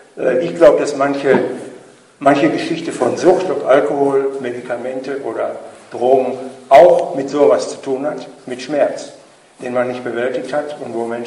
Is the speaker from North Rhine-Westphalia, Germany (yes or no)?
yes; North Rhine-Westphalia, Germany; wir sind sehr relativ arm aufgewachsen, mein Bruder und ich, wir sind in Trekkinghausen aufgewachsen, das kennt ja sicher jeder, am Fuß der Fersentalsperre.